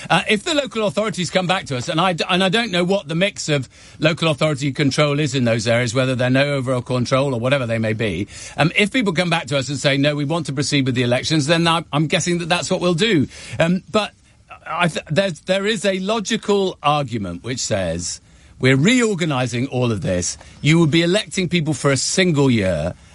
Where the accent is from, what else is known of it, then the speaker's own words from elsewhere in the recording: Wales, United Kingdom; as you know, I'm a Welsh MP, we'll be having elections for the Welsh Senate.